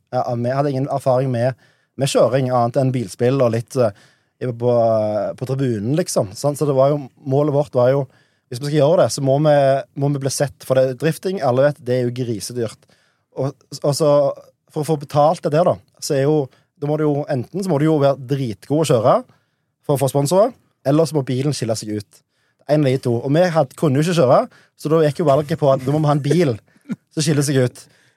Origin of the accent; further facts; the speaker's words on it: Sandnes, Rogaland, Norway; Ja, nei, jeg kommer fra Sandnes da, så ja. Flytt inn fra Stavanger for anledningen.